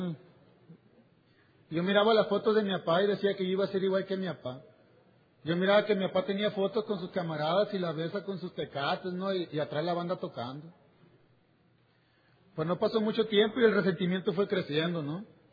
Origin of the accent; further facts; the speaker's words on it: Culiacán, Sinaloa, Mexico; Y pues vivo aquí, pero soy de México, ¿no? Soy de Culiacán, Sinaloa.